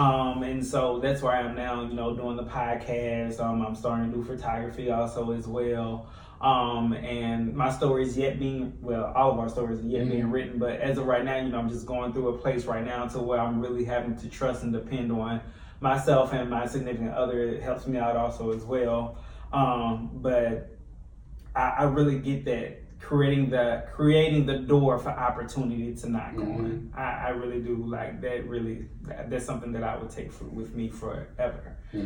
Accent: Louisiana, United States; And I'm originally from Louisiana, for those who don't know

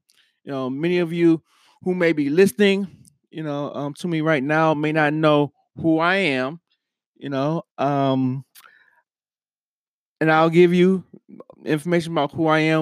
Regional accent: Buffalo, New York, United States; I'm originally from Buffalo, New York, and I went to high school at Hutchinson Central Technical High School.

